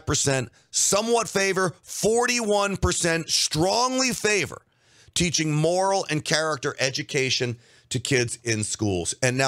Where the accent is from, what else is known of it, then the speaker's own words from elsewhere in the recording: Scarsdale, New York, United States; I grew up in Scarsdale, New York. Scarsdale, New York, an overwhelmingly Jewish community.